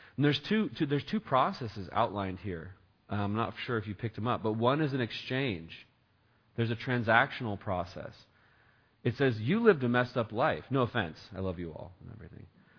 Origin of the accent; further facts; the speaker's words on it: Oregon, United States; I'm an American. I'm an Oregonian.